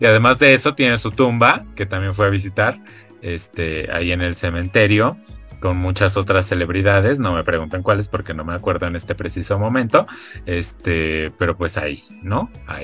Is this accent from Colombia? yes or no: no; Mexico; o sea, nosotros que somos mexicanos, pues el término correcto sería Tex-Mex